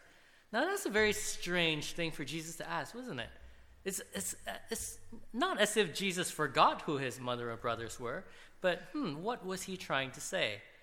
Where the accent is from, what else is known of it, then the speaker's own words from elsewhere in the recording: Malaysia; I'm obviously not from here, in case you're wondering. I'm from Malaysia, which is a little bit further away, a little bit warmer than it is here.